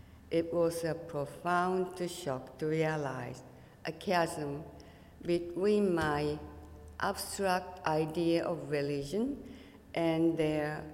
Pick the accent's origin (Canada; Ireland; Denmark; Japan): Japan; now in United States; That was my dream job growing up in Japan.